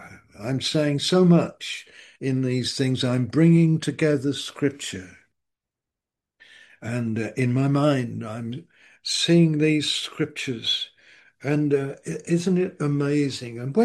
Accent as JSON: {"language": "English", "region": "London", "country": "United Kingdom", "tie": "born there", "said": "I was born here in London. Funnily enough, not far away. Do you know I was born not far away from where I happen to be sitting right now, less than a mile?"}